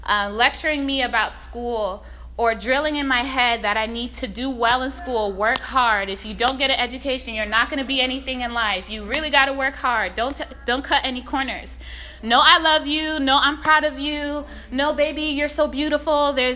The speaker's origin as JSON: {"language": "English", "country": "Haiti", "lives_now": "United States", "said": "He's worked two jobs since he came into America to support my siblings and I. We're immigrants. We're from Haiti."}